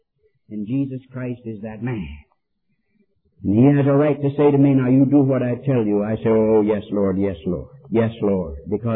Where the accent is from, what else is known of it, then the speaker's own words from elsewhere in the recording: United States; I'm not ashamed to stand up and say, I'm an American.